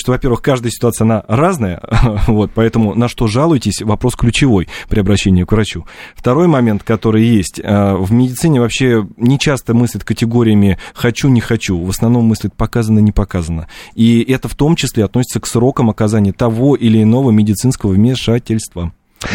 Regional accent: Moscow, Russia; я тоже готов как москвич радоваться

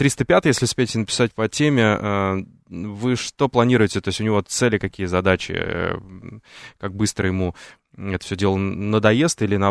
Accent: Vladimir, Vladimir Oblast, Russia; Не, просто Владимир мой родной город

